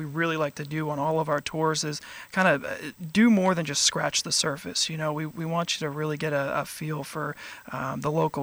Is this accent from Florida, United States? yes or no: yes; Naples, Florida, United States; Originally from South Florida, actually, Naples.